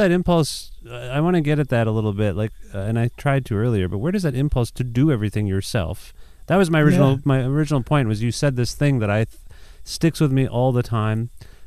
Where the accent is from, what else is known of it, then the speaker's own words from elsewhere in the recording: Cambridge, Ontario, Canada; I grew up in Cambridge.